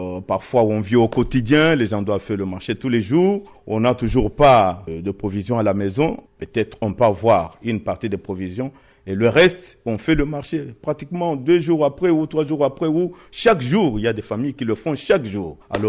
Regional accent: Kinshasa, DR Congo; now in Kindu, DR Congo; Je suis un nouvel habitant de Kindu. Je ne suis pas de Kindu, je viens de Kinshasa pour des raisons professionnelles.

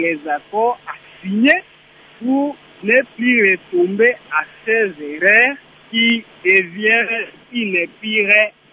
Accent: DR Congo; chez nous, en RDC

